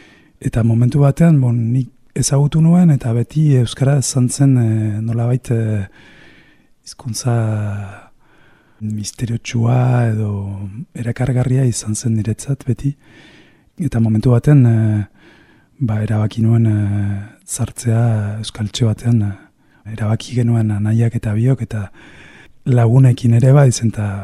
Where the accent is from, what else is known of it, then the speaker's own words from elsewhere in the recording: Montevideo, Uruguay; Basque is a second language; now in Bayonne, France; Bai, Uruguaikoa naiz, Montevideokoa, zehazki. Da hiriburua, hiri handia bada. Eta Baionan daramatzat lau urte jadanik bizitzen. Eta gero euskararekin, euskaldun berria naiz.